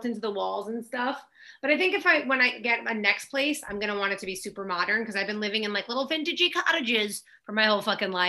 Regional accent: Oceanside, New York, United States; I'm from Long Island, so we know Jersey.

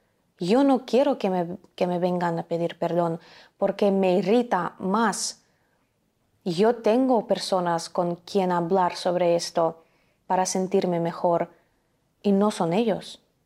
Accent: Ukraine; Yo soy ucraniana y me educaron así

